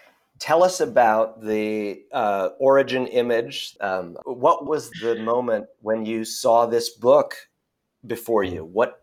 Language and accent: English; Brooklyn, New York, United States; moved away as an adult; I grew up in Brooklyn, and at a glance, I sound and look and act like someone who's probably still there or still there in their mind.